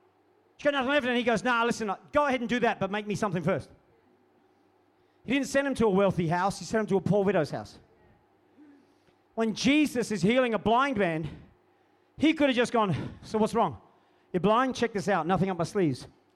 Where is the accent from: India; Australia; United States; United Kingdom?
Australia; Adelaide, South Australia; now in Melbourne, Australia; I grew up in Adelaide, but then we moved to Melbourne. And in Melbourne, we lived in this townhouse.